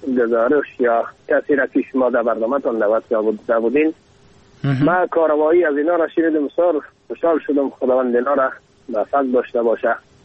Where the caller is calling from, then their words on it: Badakhshan, Afghanistan; از بدخشانم کلام هستم.